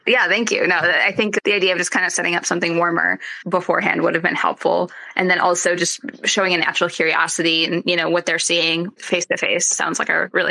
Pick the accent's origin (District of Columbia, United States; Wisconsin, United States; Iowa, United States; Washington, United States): Wisconsin, United States; I'm from Wisconsin and, you know, it's the Midwest area. I previously was working in New York, but I kind of came back home here.